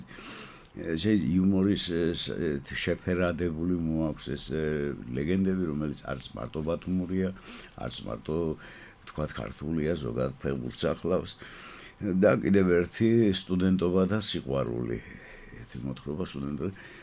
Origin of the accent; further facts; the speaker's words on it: Batumi, Adjara, Georgia; აი მე ძველი ბათუმელი ვარ, მე მახსოვს ის ეპოქა ძალიან კარგად